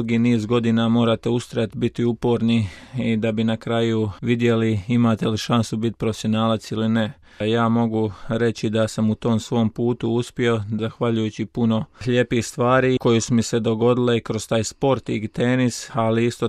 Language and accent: Croatian; Medjugorje, Federation of Bosnia and Herzegovina, Bosnia & Herzegovina; dolazim iz Međugorja i to je to, 31 godina.